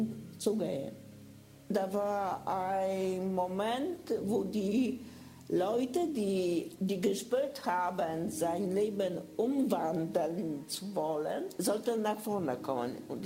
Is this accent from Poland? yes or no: yes; Poland; moved away as an adult; now in Germany; 54 Jahre alt. Ich komme ursprünglich aus Polen. Seit 14 Jahren lebe ich hier in Deutschland. Ich bin Polin. Wie 95% von Polen bin ich katholisch erzogen. Ich bin getauft. Ich war bei Kommunion.